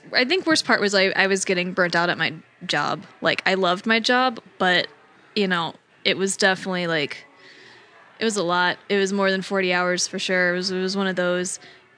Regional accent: East Coast, United States; So, but, you know, I'm from the East Coast, and it was cool being back in, like, East Coast forests.

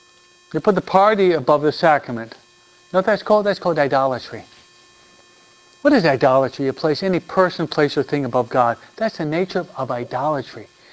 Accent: New York, United States; I'm a New Yorker, so I'm pretty sharp.

